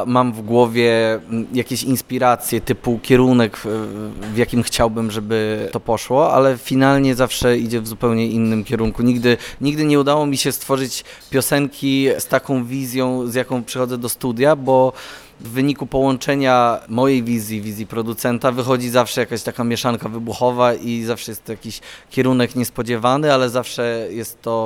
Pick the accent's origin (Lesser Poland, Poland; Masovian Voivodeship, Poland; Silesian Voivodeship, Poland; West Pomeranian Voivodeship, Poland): West Pomeranian Voivodeship, Poland; Szczecinek; a jestem spod Szczecinka